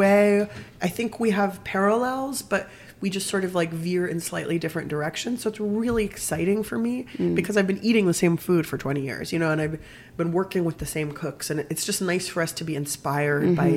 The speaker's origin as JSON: {"language": "English", "town": "San Diego", "region": "California", "country": "United States", "tie": "born or raised there", "also_born_or_lived": "Berkeley", "said": "I grew up in the south of California, San Diego, right by the Mexican border."}